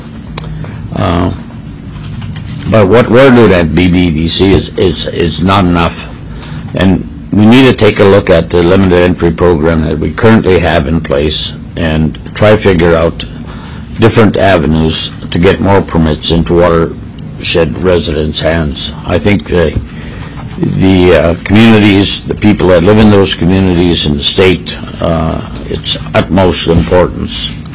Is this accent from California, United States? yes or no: no; Dillingham, Alaska, United States; But I'm born and raised in Dillingham, 64 years old, and every year I see permits exiting.